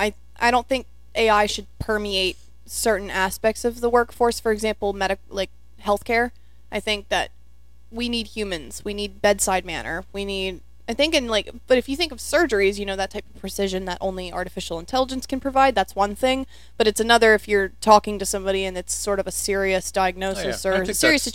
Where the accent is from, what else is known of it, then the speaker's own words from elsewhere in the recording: Oregon, United States; born there; I was born in Oregon, so I'm a big Oregon Ducks fan. And I'm a big fan of Oregon as well.